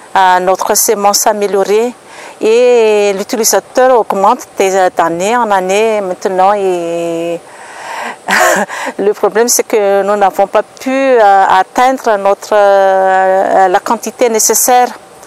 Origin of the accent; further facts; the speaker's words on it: Madagascar; je viens de Madagascar